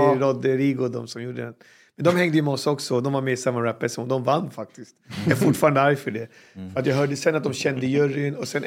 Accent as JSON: {"language": "Swedish", "town": "Alby", "region": "Stockholm County", "country": "Sweden", "said": "Och det bor, tror jag, Alby bor det 15 000, där jag kommer ifrån. Men hela kommunen är det 90 000."}